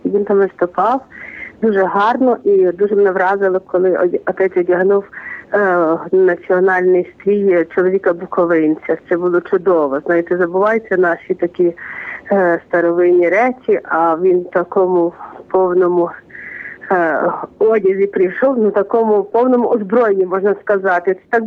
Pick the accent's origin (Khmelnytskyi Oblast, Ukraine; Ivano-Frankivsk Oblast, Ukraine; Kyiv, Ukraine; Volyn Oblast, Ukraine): Khmelnytskyi Oblast, Ukraine; Kamianets-Podilskyi; Я також з Кам'янця-Подільського, я греко-католичка.